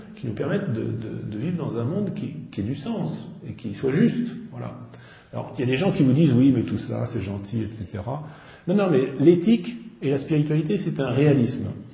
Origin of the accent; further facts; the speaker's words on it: United States; je suis américain moi-même et je vote aux États-Unis